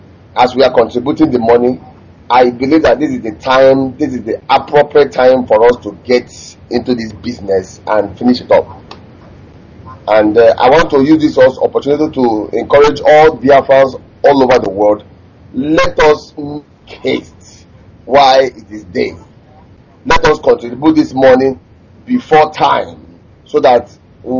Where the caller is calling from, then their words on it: Spain; I'm calling from Spain.